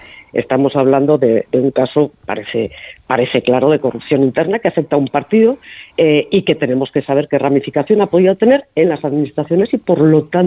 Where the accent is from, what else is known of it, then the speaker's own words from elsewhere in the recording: Navarre, Spain; lo digo como Navarra, vincula a mi tierra, vincula a mi comunidad con estos casos de corrupción